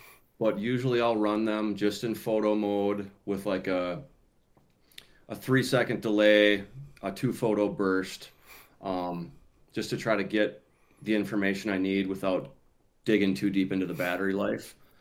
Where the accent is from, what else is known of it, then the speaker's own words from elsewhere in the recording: South St. Paul, Minnesota, United States; I am, yeah. I grew up in South St. Paul, and okay. that farm is in central Minnesota.